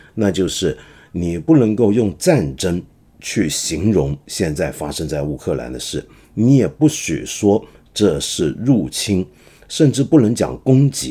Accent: Hong Kong; 就是我们香港人叫罗宋汤，我不知道内地我们叫什么

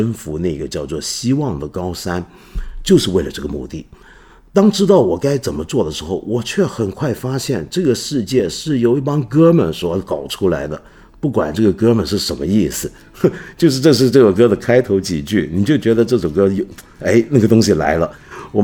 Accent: China; 用我们中国人熟悉的方法讲，我们中国人讲什么呢？己所不欲，勿施于人。

